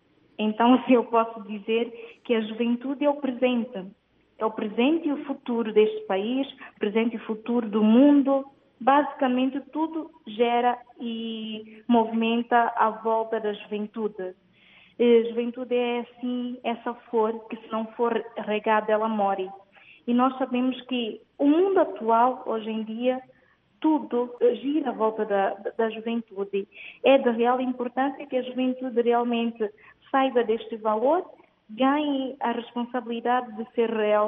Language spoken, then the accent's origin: Portuguese; São Tomé & Príncipe; Hoje realmente é uma grande oportunidade para mim, enquanto santomense, de dar a minha voz ao mundo.